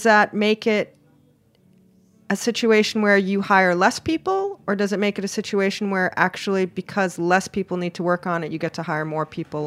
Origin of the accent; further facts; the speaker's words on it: Hawaii, United States; now in New York, United States; I'm originally from Hawaii, so I like warm apartment.